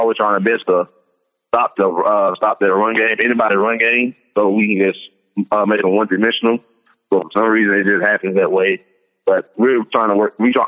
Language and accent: English; Mississippi, United States; Well, growing up in Mississippi, we really had nothing to do but play football or basketball, so I started around the age of 6, I think.